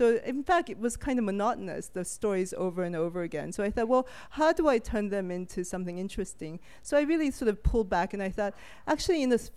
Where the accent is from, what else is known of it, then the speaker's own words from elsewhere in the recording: New York, United States; I'm a big fan. I grew up in New York. I'm a big fan of public transportation